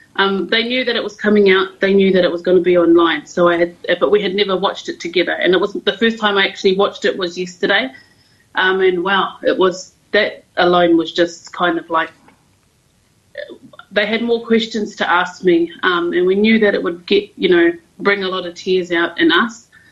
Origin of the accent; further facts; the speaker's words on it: Wellington, New Zealand; I obviously was born and raised in the Wairarapa, but I reside here in Koihākina.